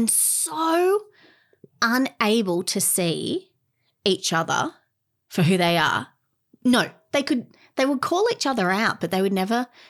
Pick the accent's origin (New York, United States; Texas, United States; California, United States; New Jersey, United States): New York, United States; New York City; I just didn't have that chip on my shoulder of being a New Yorker.